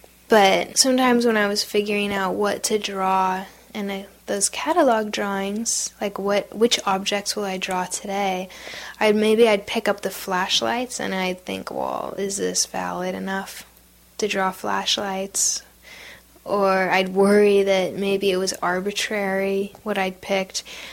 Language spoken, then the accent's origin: English; United States; also I am not an Iraqi, I'm an American, so I have somewhat of a read on our culture